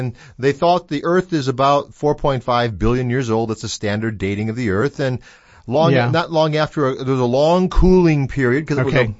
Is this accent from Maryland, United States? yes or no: no; Wisconsin, United States; And I come from northern Wisconsin.